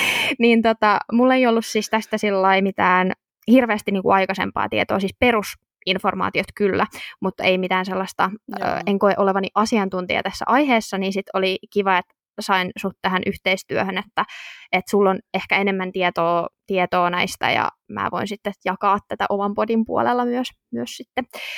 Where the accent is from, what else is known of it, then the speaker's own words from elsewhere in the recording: Tampere, Pirkanmaa, Finland; Itsestäni, mä oon siis Tampereelta